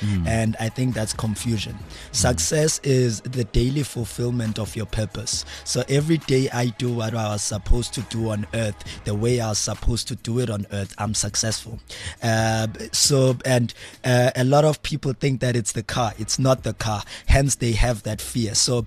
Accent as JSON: {"language": "English", "town": "Mount Frere", "region": "Eastern Cape", "country": "South Africa", "said": "I'm from the Eastern Cape, a small town called Mount Frey."}